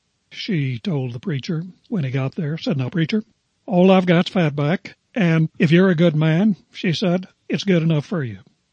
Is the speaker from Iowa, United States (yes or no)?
no; West Virginia, United States; I grew up in West Virginia, not to imply that everybody in my native state is cut out of the same mold, but it is kind of the habit of West Virginians, hillbillies, to speak their mind